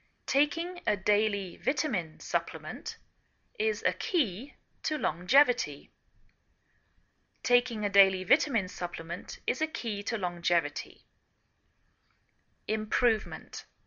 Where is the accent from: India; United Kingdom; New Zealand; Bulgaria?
United Kingdom; England; now in United States